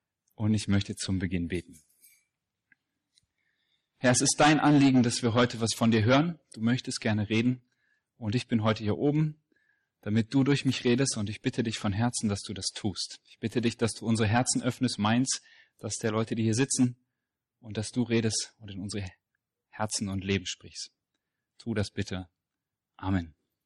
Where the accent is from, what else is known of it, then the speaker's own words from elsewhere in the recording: Potsdam, Brandenburg, Germany; now in Giessen, Germany; Ich bin seit 3 Wochen hier in Gießen, ich komme aus Gießen, Entschuldigung, in Potsdam, ich weiß ganz genau, wo ich bin. Meine Frau und ich, wir sind hierher gezogen